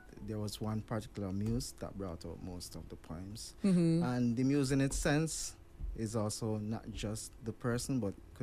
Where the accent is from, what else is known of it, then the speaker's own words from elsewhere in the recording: Jamaica; now in Trinidad and Tobago; I'm actually a Jamaican. I've been in Trinidad almost 16 years now.